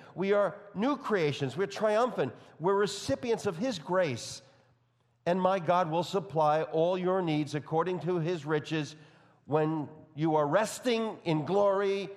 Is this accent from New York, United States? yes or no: yes; New York, United States; accent: New York; You know, my New York accent is mostly gone, except when I speak really quickly. Then it just pops back in.